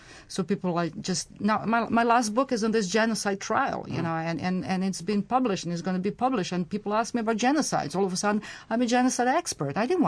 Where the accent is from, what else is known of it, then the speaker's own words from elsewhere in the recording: Italy; first language Serbian; English is a second language; also born or lived in Cairo, Egypt; I went to English boarding school all my life. I grew up in Italy, in Cairo, and I spoke Serbian in my family.